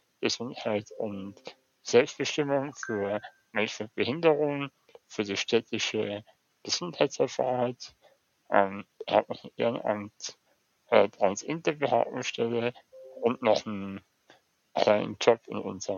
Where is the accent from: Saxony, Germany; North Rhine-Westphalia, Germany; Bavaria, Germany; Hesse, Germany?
Bavaria, Germany; Munich; ich bin in München geboren und lebe auch seitdem hier in der Weltstadt mit Herz, heißt es immer.